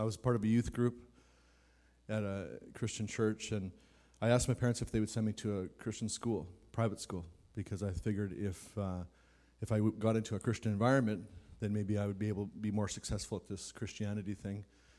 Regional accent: Meadow Lake, Saskatchewan, Canada; a lot of the guys that I grew up with in Meadow Lake, we were all like that.

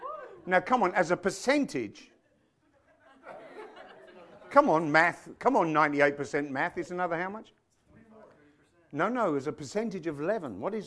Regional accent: London, United Kingdom; Growing up in London, I went to a grammar school, a very, one of them snooty schools.

